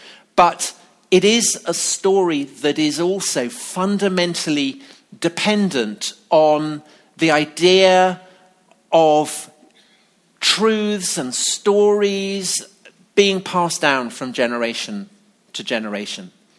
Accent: England, United Kingdom; I am not American. I come from England. And this is the church that I went to. It's in a village called Broadchalk outside Salisbury, which has England's highest spire.

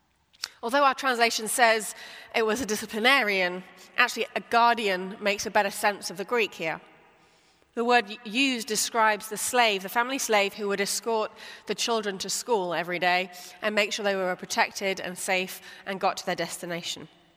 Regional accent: United Kingdom; accent: British; So my following Christ doesn't mean that I cease to be British, as you can tell by my accent, or white, or a woman.

